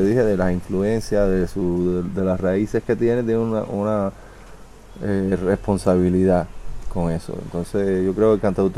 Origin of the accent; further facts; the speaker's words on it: Cuba; moved away; Yo, una vez que salí de Cuba la primera vez a Francia